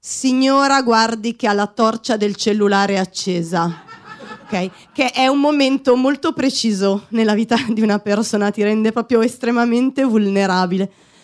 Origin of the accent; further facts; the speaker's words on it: Milan, Lombardy, Italy; Io sono di Milano, sono nata a Milano, sono cresciuta qui e io sono affezionata a Milano, questa città mi piace.